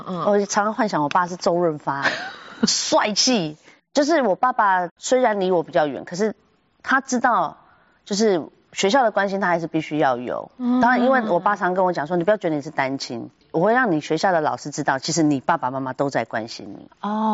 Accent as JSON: {"language": "Chinese", "region": "Chiayi", "country": "Taiwan", "tie": "born or raised there", "also_born_or_lived": "Kaohsiung", "said": "阿公阿嬷带大。我是在高雄出生，嘉义长大，两岁的时候就给阿公阿嬷接管这样子。"}